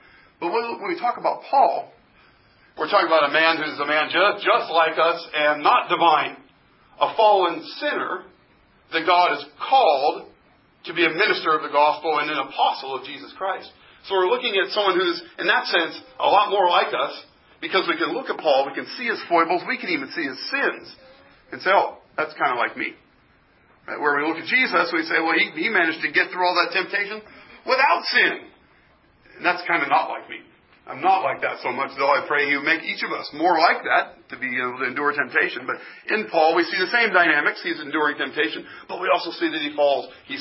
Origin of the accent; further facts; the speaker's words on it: St. Helens, Oregon, United States; Okay, well, I'm from St. Helens, and that's a little bit darker than you who are from, Scappoose